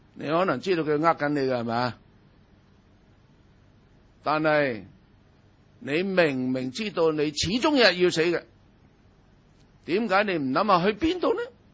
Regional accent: China; 我哋中国人好傻嘅话，过新年啊，千万唔好噏个死字啊

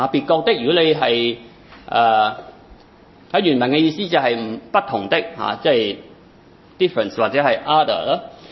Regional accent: Hong Kong; 我哋香港人嘅母语就系广东话啦

